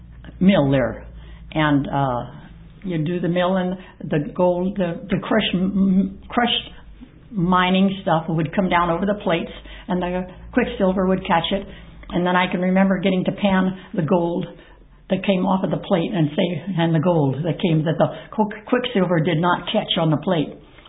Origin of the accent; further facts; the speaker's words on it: Plymouth, California, United States; born there; I was born in Plymouth, Amador County, California, May the 21st, 1922.